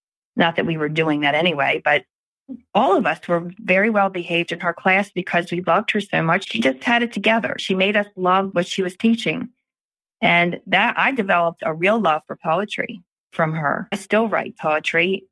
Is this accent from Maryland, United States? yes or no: yes; Baltimore, Maryland, United States; I grew up in Pimlico.